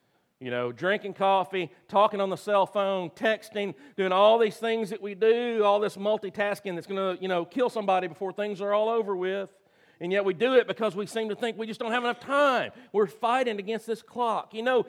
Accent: Brownsville, Tennessee, United States; I remember, I grew up in Brownsville, Tennessee, and you could set your clock by, we had cotton gins.

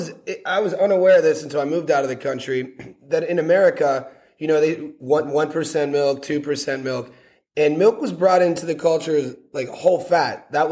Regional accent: United States; now in Sydney, Australia; I grew up in the United States and I've been in Sydney for roughly 4 years.

